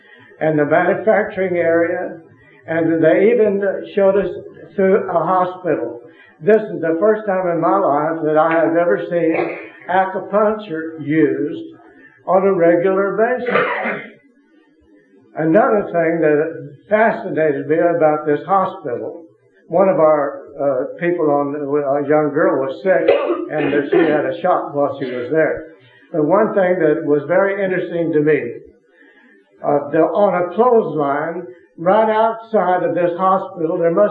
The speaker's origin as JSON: {"language": "English", "town": "Ventura", "region": "California", "country": "United States", "said": "I'm from Ventura, California. And I'm a businessman."}